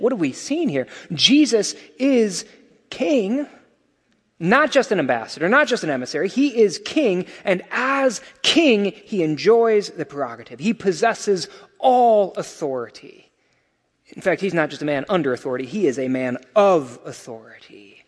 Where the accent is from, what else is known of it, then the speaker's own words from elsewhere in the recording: Alabama, United States; Well, I grew up in church. My parents are Christians. Heck, I'm from Alabama. We're all Christian there, right?